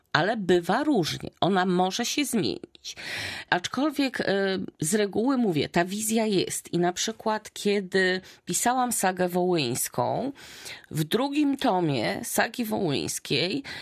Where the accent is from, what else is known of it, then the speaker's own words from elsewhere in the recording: Olsztyn, Warmian-Masurian Voivodeship, Poland; born there; ja się urodziłam już w Olsztynie, ale tak naprawdę moja rodzina wcześniej mieszkała na Dolnym Śląsku, czyli też na tak zwanych ziemiach wyzyskanych.